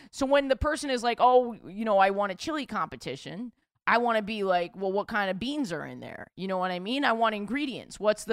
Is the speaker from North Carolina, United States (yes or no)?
no; Milwaukee, Wisconsin, United States; I was born and raised in Milwaukee.